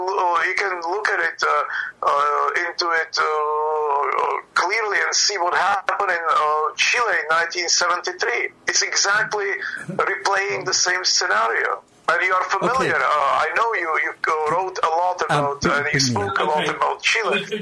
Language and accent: English; Czechia; English is a second language; also born or lived in Soviet Union; now in United Kingdom; I grew up in communist Czechoslovakia, and I was born in Soviet Union.